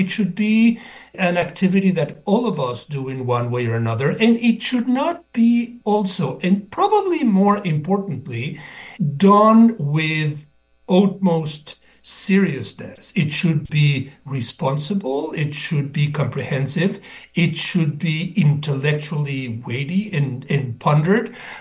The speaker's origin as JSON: {"language": "English", "region": "Mexico City", "country": "Mexico", "tie": "born or raised there", "moved": "yes", "said": "I am an immigrant, born and raised in Mexico, specifically in the southern part of Mexico City, who came of age in the 60s and early 70s"}